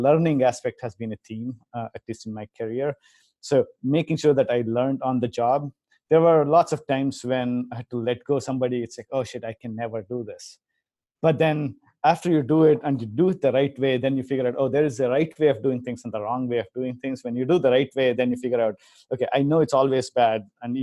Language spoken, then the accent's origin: English; India; Yeah, I grew up in India.